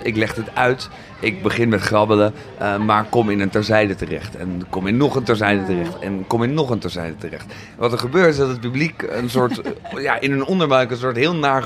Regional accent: Zoetermeer, South Holland, Netherlands; moved away as an adult; Ik ben opgegroeid in Zoetermeer.

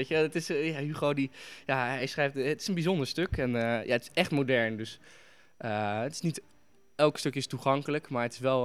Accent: Amsterdam, North Holland, Netherlands; En waar we ook als Amsterdammers echt wel trots op kunnen zijn...

